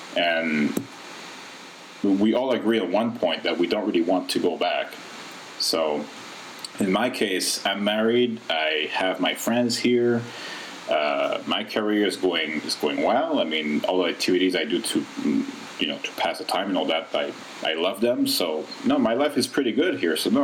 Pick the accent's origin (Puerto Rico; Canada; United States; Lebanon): Canada; first language French; English is a second language; So being Canadian, I learned French and English. My first language is French, second is English. When I was a kid, I learned some German, I learned some Arabic, but then I forgot all of that.